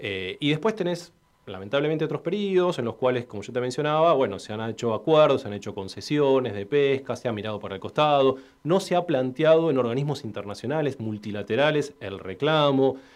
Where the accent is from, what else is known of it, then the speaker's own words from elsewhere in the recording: Argentina; continuar hablando de Malvinas, que es un tema que nos hace como argentinos.